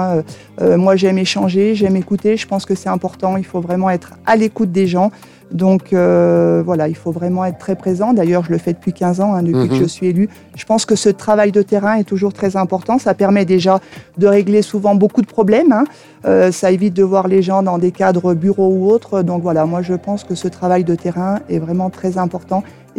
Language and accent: French; Bourg-Saint-Maurice, Auvergne-Rhône-Alpes, France; j'ai 47 ans, j'ai 3 enfants. Je suis née à Bourg-Saint-Maurice et donc j'ai toujours grandi et resté sur Bourg-Saint-Maurice.